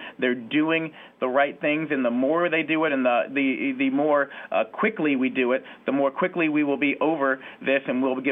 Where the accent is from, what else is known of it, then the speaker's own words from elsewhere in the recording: the South, United States; Unfortunately, I grew up in the South, and you know, you give everyone a kiss on the cheek and you hug